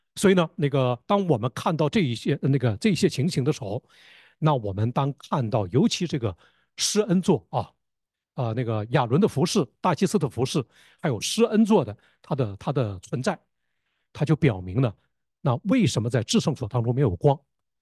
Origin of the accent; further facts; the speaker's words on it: Northeast China, China; 我们东北人说，就是从那个幔子底下钻过去。东北人说“咕咕拥拥的”